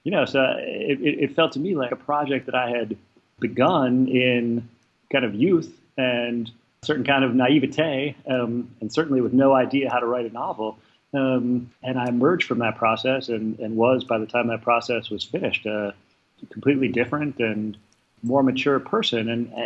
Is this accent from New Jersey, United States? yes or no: no; Wisconsin, United States; You know, I grew up in Wisconsin, and as you say, I went to Harvard